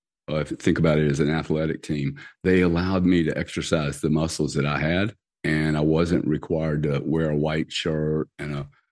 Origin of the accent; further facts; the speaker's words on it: Lake Charles, Louisiana, United States; Well, look, I grew up in Lake Charles, Louisiana, in a energy refining town.